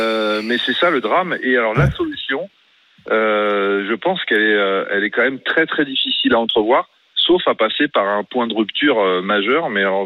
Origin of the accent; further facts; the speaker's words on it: France; en tant que Français